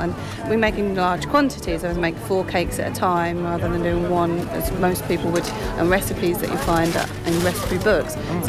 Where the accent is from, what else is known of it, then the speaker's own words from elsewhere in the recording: Burwell, East of England, United Kingdom; I am. I'm from Burwell.